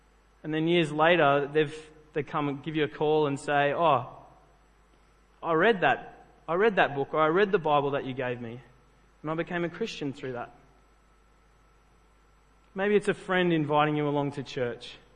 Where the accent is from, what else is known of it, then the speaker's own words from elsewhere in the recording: New South Wales, Australia; like probably most of you guys growing up in New South Wales, go to school, you get taught scripture.